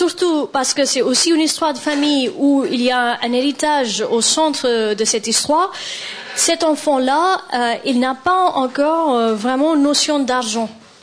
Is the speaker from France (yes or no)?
no; India; moi, je suis née en Inde, j'ai grandi en Inde